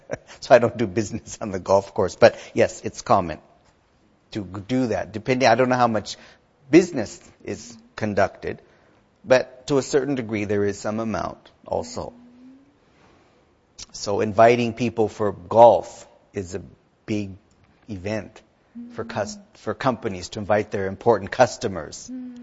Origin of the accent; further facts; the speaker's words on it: United States; Yeah, I was going to mention that after, but yeah, I'm from the United States, and people play golf for business.